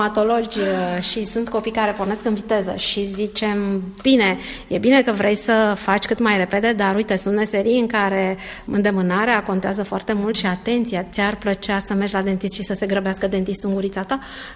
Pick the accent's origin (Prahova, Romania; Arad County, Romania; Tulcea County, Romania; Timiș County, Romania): Tulcea County, Romania; Tulcea; moved away as an adult; Eu sunt din Tulcea și am zis că trebuie să dau ceva înapoi comunității de unde am venit și unde am învățat eu până la 18 ani.